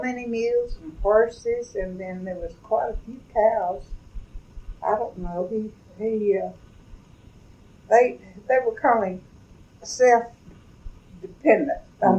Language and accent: English; Oklahoma, United States; born there; now in Edinburg, United States; I was born in Oklahoma. I don't know, some little town out in the country.